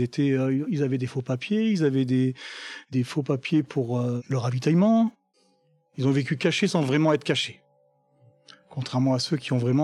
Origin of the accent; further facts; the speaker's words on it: Saint-Agrève, Auvergne-Rhône-Alpes, France; born there; je suis né au Chambon-Soignon, enfin à Saint-Agrève. Donc je connais bien le plateau